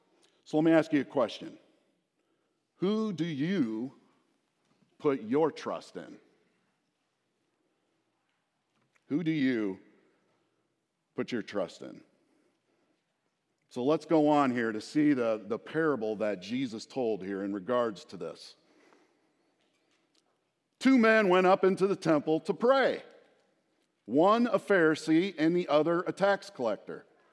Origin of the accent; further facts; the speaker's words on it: Iowa, United States; And so I lived most of my childhood in Iowa. So I say, you know, I'm from Iowa. I grew up an Iowa Hawkeyes fan.